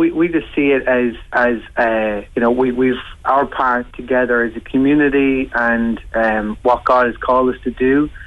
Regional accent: Newbridge, Leinster, Ireland; now in Dublin, Ireland; Our first one, original location, is in Newbridge in County Kildare, in my hometown.

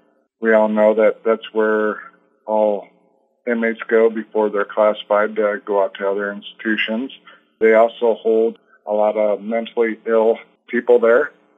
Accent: Monticello, Iowa, United States; I was born and raised in Monticello, Iowa. Grew up, you know, learning the values of being a hard worker. You know, my grandparents, we had a family farm.

